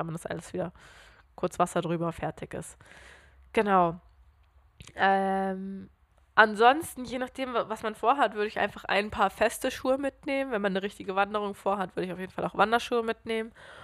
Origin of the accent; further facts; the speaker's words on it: Switzerland; Für uns als Schweizer